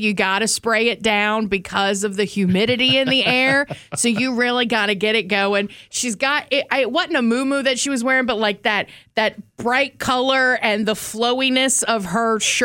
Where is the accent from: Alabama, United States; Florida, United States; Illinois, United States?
Florida, United States; Because I'm from Florida.